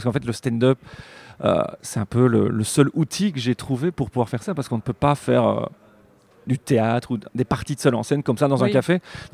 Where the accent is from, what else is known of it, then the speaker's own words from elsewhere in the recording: Belgium; est-ce que je suis comme ça parce que je suis belge?